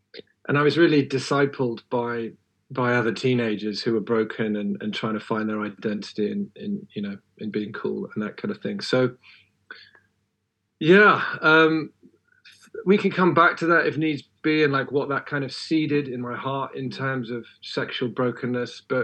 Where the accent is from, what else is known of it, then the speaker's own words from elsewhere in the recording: London, United Kingdom; So I was raised by 2 loving parents in London. I grew up in London, in Wandsworth. I suppose you could call us a sort of nominal Christian family. Dad was High Catholic, mum low Anglican